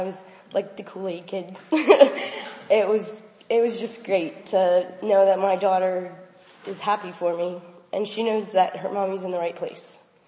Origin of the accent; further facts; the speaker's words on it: Ayerstown, Pennsylvania, United States; I'm from Ayerstown, Pennsylvania. I'm 32.